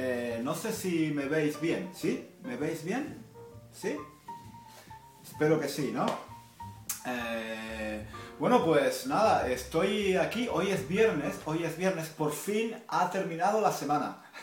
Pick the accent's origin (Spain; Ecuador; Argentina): Spain; Como español, como hablante de español, el subjuntivo me parece fantástico.